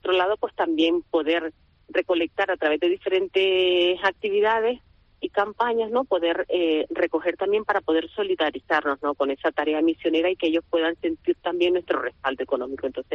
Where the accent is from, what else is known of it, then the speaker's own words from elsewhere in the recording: Nicaragua; moved away as an adult; Sí, bueno, pues yo soy nicaragüense y cuando tenía 18 años